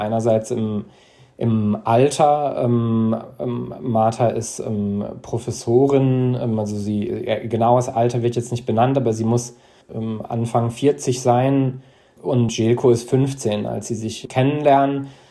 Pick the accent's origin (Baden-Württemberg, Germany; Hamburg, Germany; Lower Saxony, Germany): Lower Saxony, Germany; Celle; born there; zwar ist meine Mutter, die ist aus Celle, und ich bin auch in Celle geboren worden, und dort haben meine deutschen Großeltern gelebt.